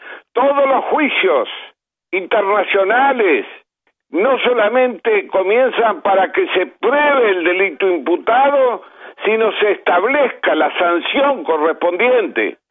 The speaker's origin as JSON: {"language": "Spanish", "country": "Argentina", "said": "no puedo aceptar como ciudadano argentino"}